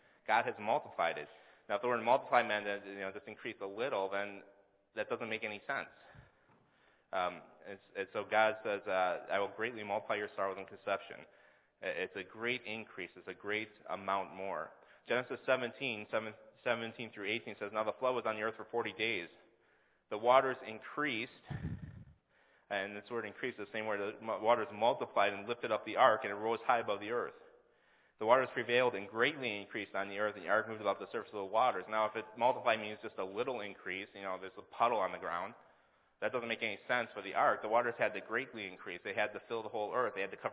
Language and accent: English; Wisconsin, United States; I'm from Wisconsin, okay, so I'm going to use an illustration from Wisconsin.